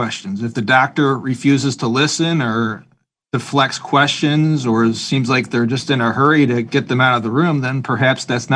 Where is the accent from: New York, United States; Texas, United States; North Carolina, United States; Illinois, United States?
New York, United States; No, actually, I grew up near Buffalo, New York.